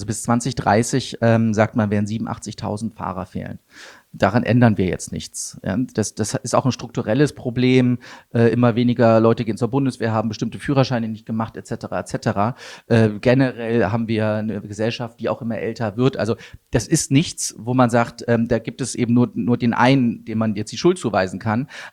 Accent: Wuppertal, North Rhine-Westphalia, Germany; Ja, also ich komme aus Wuppertal, muss man dazu sagen, und das ist ja nun eine größere Stadt, wohnte da aber dort eher am Rand, quasi an der Grenze, quasi zwischen Düsseldorf und Wuppertal.

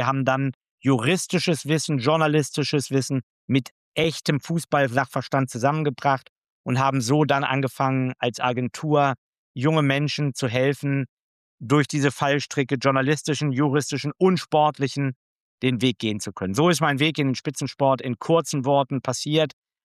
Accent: Lower Saxony, Germany; Ich komme aus dem Harz

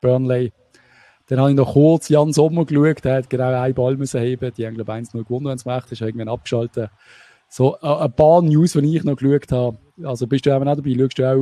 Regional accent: Basel, Basel-Stadt, Switzerland; als Schweizer und Basel ist genau das Gleiche

